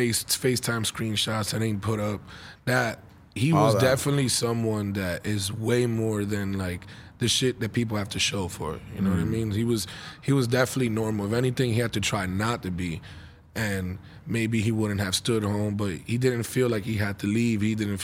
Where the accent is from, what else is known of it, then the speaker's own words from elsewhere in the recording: Orlando, Florida, United States; How we're from Orlando, so how we linked up with all them and Wi-Fi.